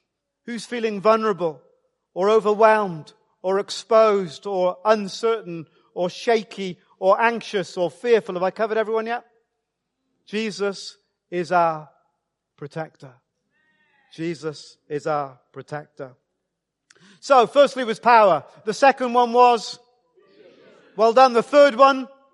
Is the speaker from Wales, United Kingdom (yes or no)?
yes; Wales, United Kingdom; Perhaps it's just me growing up in Wales, which is nearer to heaven than most other countries.